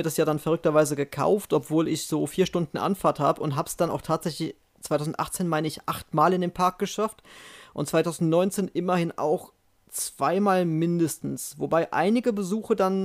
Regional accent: Rhineland-Palatinate, Germany; ich komme ja aus Rheinland-Pfalz ursprünglich

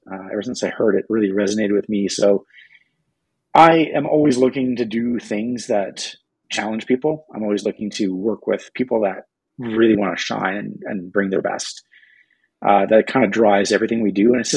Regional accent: Alberta, Canada; I grew up in Southern Alberta, but a little farther north than here.

